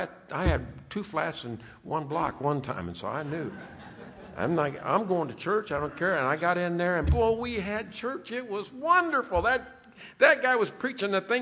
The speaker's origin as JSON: {"language": "English", "town": "Kansas City", "region": "Missouri", "country": "United States", "said": "I'm from Kansas City. And I couldn't get enough of church."}